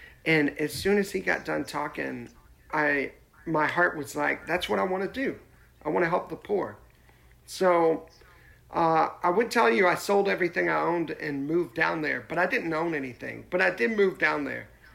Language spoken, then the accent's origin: English; Nashville, Tennessee, United States; Yeah, I grew up in Nashville.